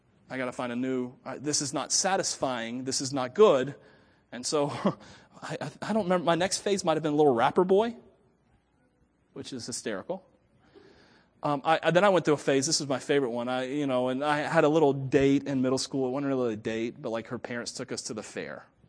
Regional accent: Miami, Florida, United States; born there; Well, as you know, I was born in Miami to Cuban immigrants. Well, my dad was, my mom, whatever. You get what I'm saying. We spoke Spanish at home.

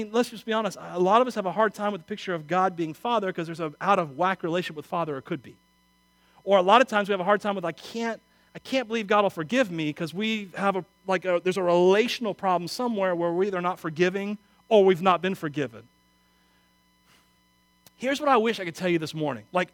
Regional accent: Wauchula, Florida, United States; Sorry, I'm from Wachula.

